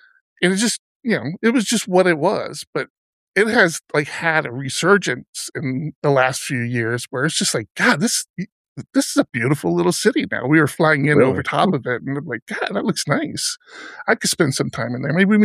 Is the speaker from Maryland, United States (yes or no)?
yes; Maryland, United States; I'm from Maryland, obviously. Not obviously, but I'm from Maryland, D.C. area.